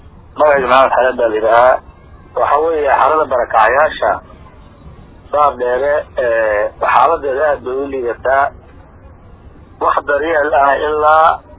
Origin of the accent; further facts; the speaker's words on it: Jamaame, Lower Juba, Somalia; waxaan ka soo barakacay jamaame